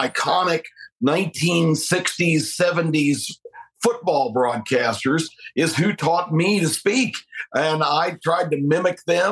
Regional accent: the South, United States; And it's funny, growing up in the South, people say to me, well, how come you don't have a Southern accent?

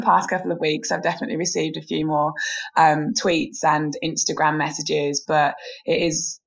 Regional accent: England, United Kingdom; I am still an English Rose and I'm still incredibly invested in England netball

